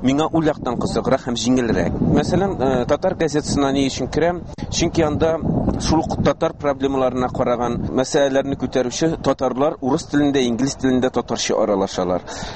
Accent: Shygyrdan, Chuvashia, Russia; минем туган авылым Шыгырданда мәктәп интернетлаштырылды

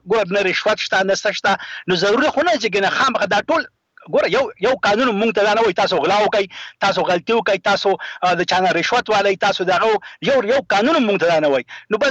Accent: Afghanistan; زه خپل ملک بولم. زه به کی بی کی کې یم، خو زه افغان یم او زه پښتون یم.

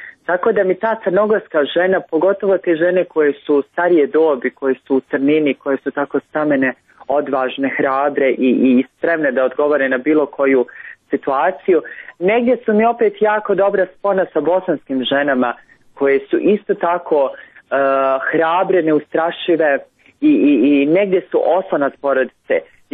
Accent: Cetinje, Montenegro; uspomene na moga djeda, na djetinjstvo provedeno u Cetinju

